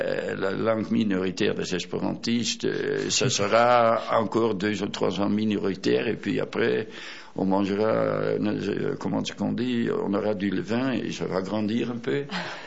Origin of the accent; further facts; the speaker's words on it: Netherlands; French is a second language; on s'est rencontrés encore une fois chez moi, aux Pays-Bas